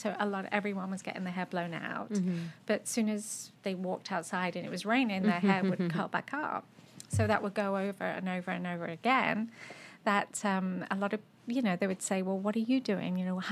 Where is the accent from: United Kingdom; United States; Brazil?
United Kingdom; Leicester, East Midlands; And in Leicester, England.